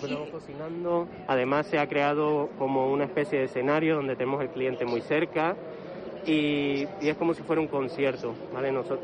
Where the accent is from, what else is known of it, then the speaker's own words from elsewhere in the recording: Canary Islands, Spain; la isla de Gran Canaria, a mi tierra